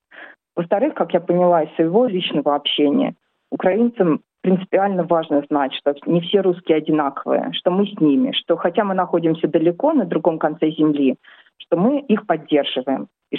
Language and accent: Russian; Zelenograd, Moscow, Russia; now in Australia; Я русская. Я родом из Москвы, из Зеленограда, города Физтехов. Я живу в Австралии больше 20 лет.